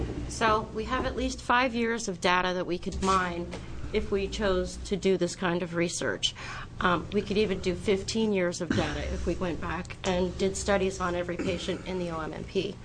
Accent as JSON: {"language": "English", "town": "Happy Valley", "region": "Oregon", "country": "United States", "said": "I'm from Happy Valley, Oregon."}